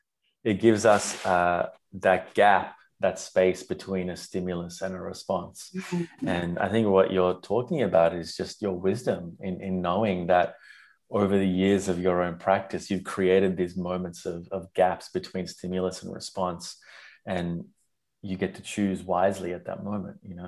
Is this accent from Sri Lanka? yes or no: yes; Sri Lanka; although I was raised around Buddhism in Sri Lanka is more focused on the practice of it.